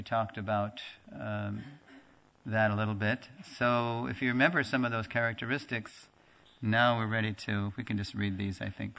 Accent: United States; I'll tell you, growing up in America, I never saw anybody from Asia.

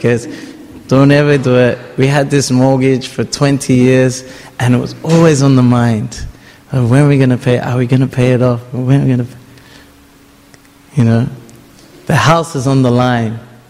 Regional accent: Australia; So my parents, they immigrated here in the 80s. And they had their culture.

